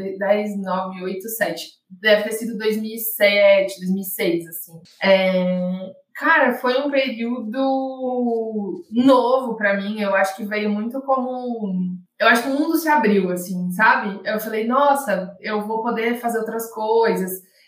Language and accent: Portuguese; São Paulo, Brazil; A gente foi criado na Zona Sul de São Paulo